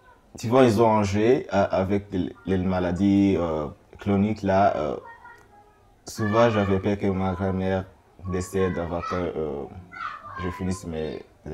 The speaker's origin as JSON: {"language": "French", "region": "Kigali", "country": "Rwanda", "said": "Je viens de Kigali, je suis né à Kigali, à CHUK, Centre Hospitalier Universitaire de Kigali. C'était le 6 mars 1989."}